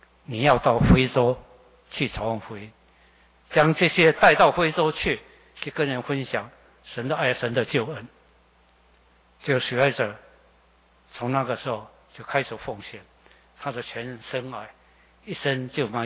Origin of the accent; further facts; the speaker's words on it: Taiwan; 这些宣教师就是因为爱我们台湾人，爱我们在台湾的灵魂